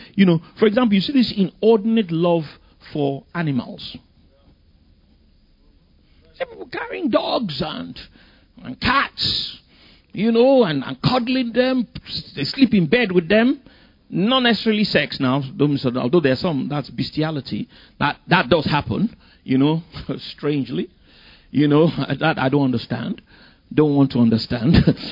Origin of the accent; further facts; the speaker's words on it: Nigeria; I came from Nigeria. I'm a nice Nigerian boy. You know, very conservative.